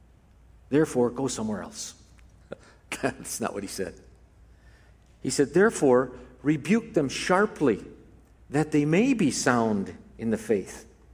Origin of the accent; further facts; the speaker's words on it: Wonder Lake, Illinois, United States; I grew up in Wonder Lake, Illinois, and I went to the Wonder Lake Bible Church.